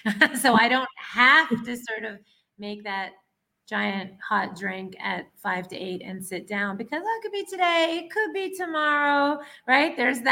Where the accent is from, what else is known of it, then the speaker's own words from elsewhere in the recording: Ottawa, Ontario, Canada; also born or lived in Johannesburg, South Africa; now in Israel; I'm originally from Ottawa, Canada. That's where I grew up. But I've been living here in Israel for, I don't know, a long time, more than 20 years, probably more.